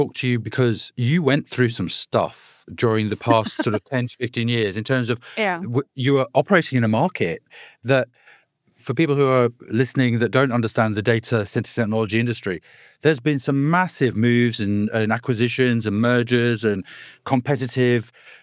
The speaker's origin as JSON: {"language": "English", "country": "United Kingdom", "said": "Now, as a Brit, I look at the US and North American media"}